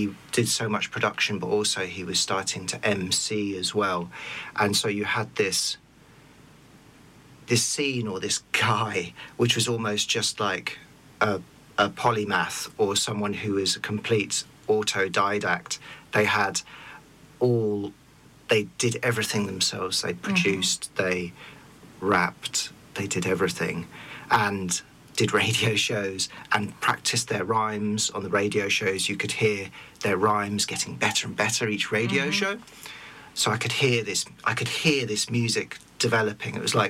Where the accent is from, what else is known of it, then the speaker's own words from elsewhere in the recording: Reading, South East England, United Kingdom; born there; I was born in Reading, which is a small town outside London